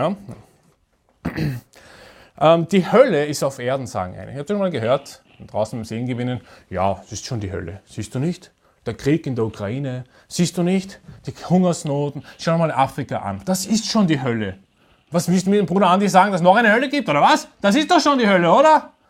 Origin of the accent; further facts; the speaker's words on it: Austria; aber was heißt das für uns als Österreicher?